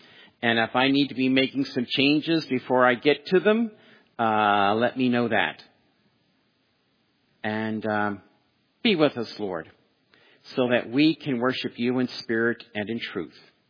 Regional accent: the South, United States; I'm from the South, so I can say that.

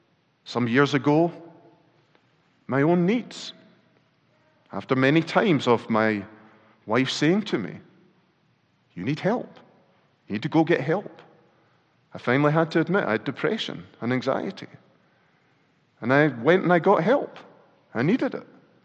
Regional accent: Scotland, United Kingdom; Culture. I'm Scottish.

